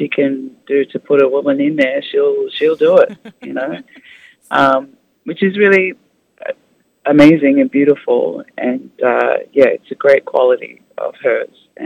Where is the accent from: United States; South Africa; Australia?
Australia; I'm an Aussie, but my mother is Tongan and my father is from New Zealand.